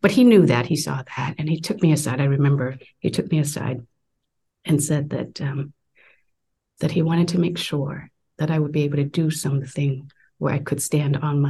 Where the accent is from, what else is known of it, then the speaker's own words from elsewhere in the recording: Vietnam; So I was born and raised in Vietnam, and our family was part of the CMA Church, the Christian Missionary Alliance tradition.